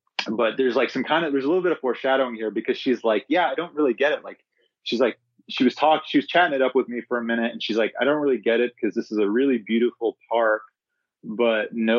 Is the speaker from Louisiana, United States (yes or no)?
no; North Carolina, United States; I grew up in, like I said earlier, I grew up in North Carolina. So I grew up doing a lot of camping and hiking